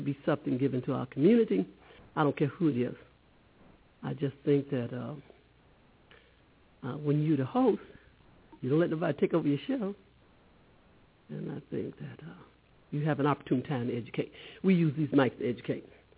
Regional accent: the South, United States; And growing up in the South and growing up under Southern Baptists, under the Baptists, or growing up in a household where you had to go to church, most of us from the South really do still go to church.

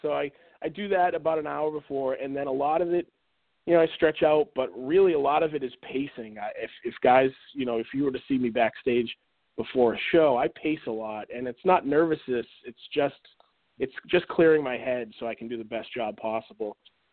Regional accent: Boston, Massachusetts, United States; I'm from the Boston area, and I trained at the Chaotic Training Center

